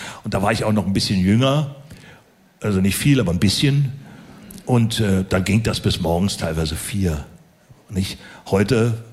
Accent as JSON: {"language": "German", "region": "Berlin", "country": "Germany", "tie": "born or raised there", "said": "ich komme ja aus Berlin, ich bin ja in Berlin aufgewachsen"}